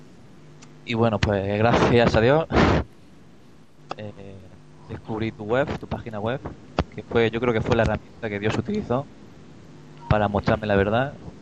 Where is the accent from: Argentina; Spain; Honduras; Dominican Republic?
Spain; Almería, Andalusia; Soy de Almería, de España, sur de España. Trabajo ahora mismo de perito agrícola, tengo 26 años.